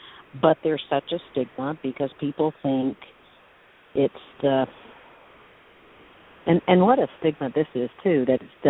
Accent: Georgia, United States; and I'm from Georgia, that they've started a counseling recovery center

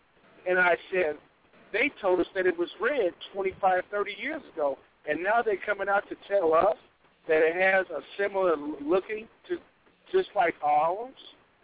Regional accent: Pasadena, California, United States; Now, I'm from Pasadena, California, where they made the the thing that went to Mars, right?

